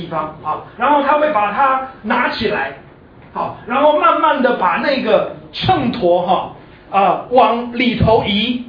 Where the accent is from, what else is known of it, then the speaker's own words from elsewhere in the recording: Kaohsiung, Taiwan; 我记得小时候在高雄长大的时候，跟着我的妈妈去市场买菜